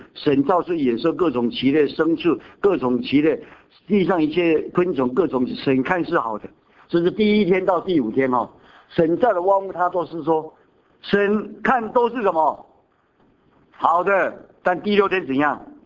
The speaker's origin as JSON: {"language": "Chinese", "country": "China", "said": "我们中国人就是哦，嘟嘟嘟嘟嘟嘟嘟哈，啊，这个是有文化哈"}